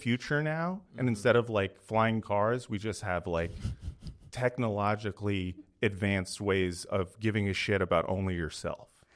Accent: Los Angeles, California, United States; I grew up in West LA. I have an older brother and I have a twin sister.

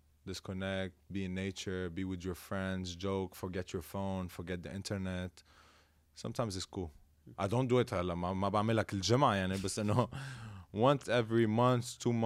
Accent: Lebanon; انا لبناني, حدا هون ما فينا هروب

